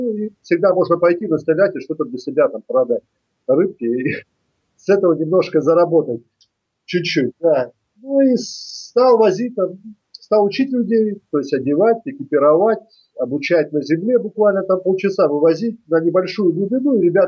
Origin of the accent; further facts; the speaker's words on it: Kamchatka Krai, Russia; я сам с Камчатки